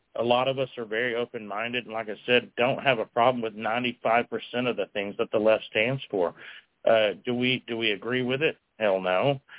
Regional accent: Texas, United States; and as a Texan, as an American, leave our Second Amendment alone.

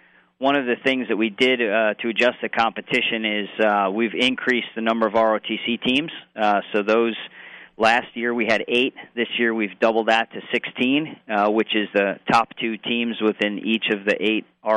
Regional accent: Queens, New York, United States; I'm originally from Queens.

